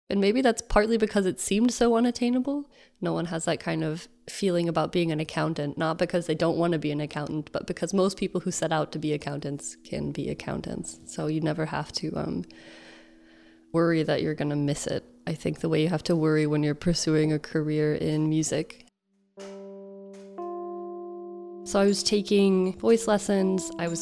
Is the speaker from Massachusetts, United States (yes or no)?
no; Huntsville, Alabama, United States; There's this woman from my hometown, from Huntsville, Alabama, who's an incredible opera singer.